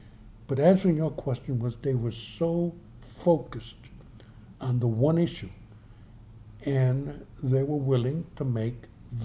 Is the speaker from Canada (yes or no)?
no; New York City, New York, United States; My parents were migrants from Cabo Rojo. I was born in New York. I grew up in the South Bronx, and before that in Spanish Harlem.